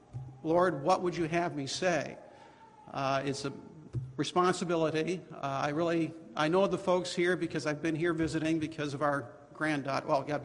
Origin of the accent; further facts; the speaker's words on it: Stratford, Ontario, Canada; born there; But I was born Canadian. Actually, I was born over in Stratford, Ontario. My dad and mom were Canadian. They were born and raised in Stratford, Ontario.